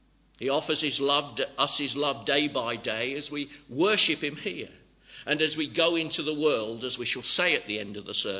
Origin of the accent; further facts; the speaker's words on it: England, United Kingdom; you can tell from the way you speak, you can tell I come from the Midlands